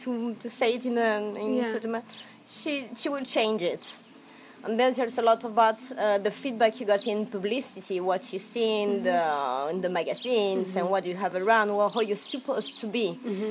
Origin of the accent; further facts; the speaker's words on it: Paris, Île-de-France, France; English is a second language; now in Ibiza, Spain; and I'm from Paris, and there's 15 years I'm in Ibiza